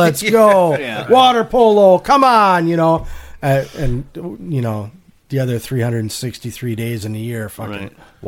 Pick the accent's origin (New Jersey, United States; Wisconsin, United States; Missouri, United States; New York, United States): Wisconsin, United States; Well, we are from Wisconsin, so.